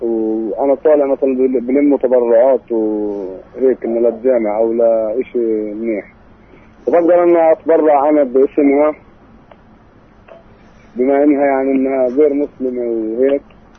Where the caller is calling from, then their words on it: Ramallah, West Bank, Palestine; رام الله.